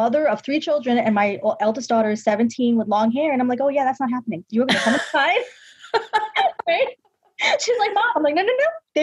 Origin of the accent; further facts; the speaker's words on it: New York City, New York, United States; I'm Pakistani American. I mean, I was born in New York, so I'm a New Yorker. But you know, my family's Pakistani. We're from Karachi, and you know, we're Muslims.